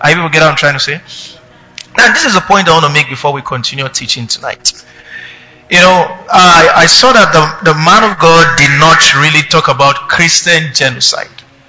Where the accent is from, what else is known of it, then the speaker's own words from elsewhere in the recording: Kaduna, Kaduna State, Nigeria; I was born and brought up in Kaduna. I grew in NDA.